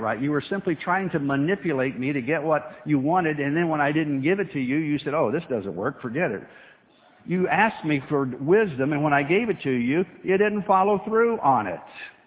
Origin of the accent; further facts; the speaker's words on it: United States; Americans are notoriously undisciplined people, and I'm an American, so I can say that about us.